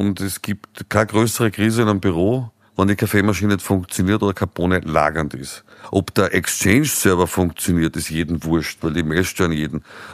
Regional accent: Upper Austria, Austria; ich komme aus dem Mühlviertel, das hört man vielleicht am Idiom, ja.

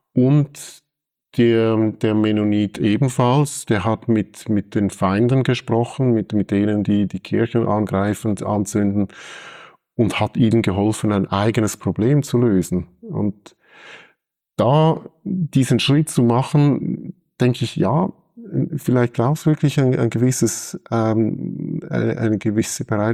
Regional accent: Switzerland; weil wir innerhalb der Täufergemeinden sehr unterschiedliche, auch bei uns in der Schweiz, unterschiedliche Haltungen haben.

